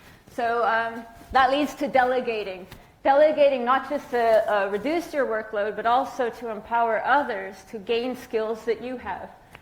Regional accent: United States; now in Germany; I'm an American living in Germany since 2015, and I mention this because I came to Germany with a very live-to-work mindset

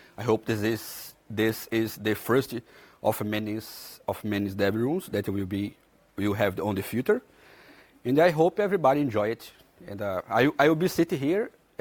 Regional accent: Brazil; I'm from Brazil, and in Brazil, I help the translation team

